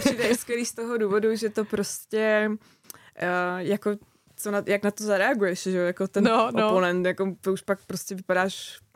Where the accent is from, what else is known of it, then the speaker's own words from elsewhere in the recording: Slovakia; Když třeba my už vypadneme, tak jako automaticky no, prostě Slováci. A je to takový hezký, protože jsme se narodili v Československu, že já jsem ještě to dítě.